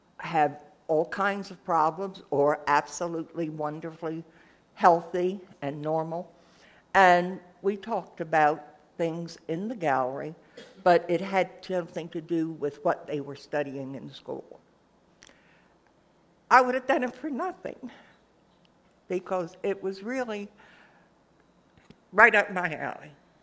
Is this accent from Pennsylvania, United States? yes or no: yes; Philadelphia, Pennsylvania, United States; I grew up in Philadelphia, went to Girls High, went to Temple, and taught in the Philadelphia public schools.